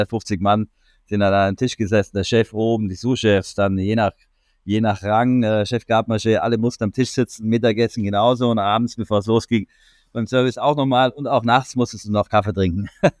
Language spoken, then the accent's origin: German; Baden-Württemberg, Germany; Also erstens komme ich aus dem Schwarzwald, also das Markgräflerland, bin ja wirklich auch da unten geboren und bin also wirklich in Badener, wie hier im Buche steht. Und dort bin ich aufgewachsen in einem kleinen Ort mit 300 Einwohnern